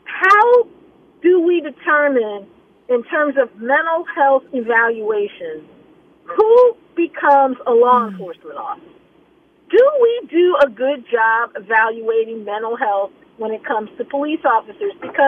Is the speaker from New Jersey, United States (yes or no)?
yes; Pemberton, New Jersey, United States; Well, I'm originally from Pemberton, New Jersey, which is not too far from Atlantic City